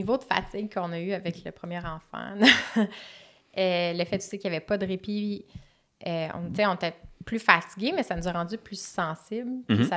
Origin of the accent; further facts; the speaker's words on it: Laval, Quebec, Canada; Puis, tu sais, nous, on a grandi en banlieue. On est des Lavallois de naissance.